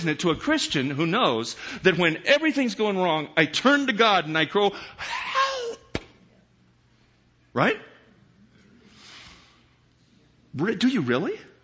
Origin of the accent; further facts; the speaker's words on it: California, United States; I was raised in California. I know about quaking.